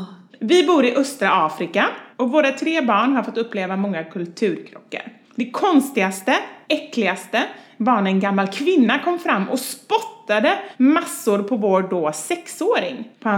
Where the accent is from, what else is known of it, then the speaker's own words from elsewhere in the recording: Chile; now in Sweden; mina föräldrar är svenskar och vi heter … och är blonda, men vi är födda och uppvuxna i Chile.